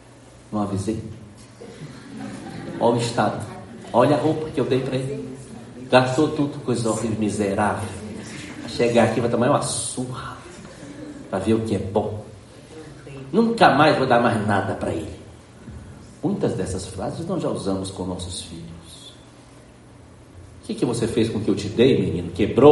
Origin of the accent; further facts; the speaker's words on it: Bahia, Brazil; Eu sou baiano, tem essas coisas.